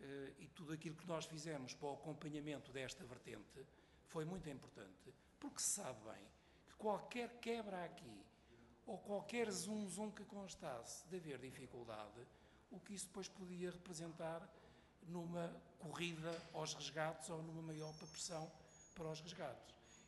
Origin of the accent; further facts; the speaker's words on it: Portugal; e a primeira é porque também somos portugueses, não é?